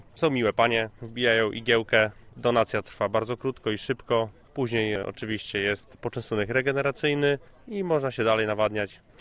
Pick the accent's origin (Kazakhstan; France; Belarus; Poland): Poland; Zamość, Lublin Voivodeship; pochodzę z tej gminy Zamość.